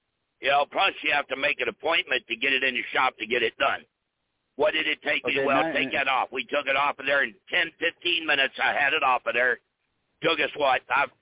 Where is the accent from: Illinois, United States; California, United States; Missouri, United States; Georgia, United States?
Missouri, United States; I'm from Missouri. I'll be from Missouri. Show me.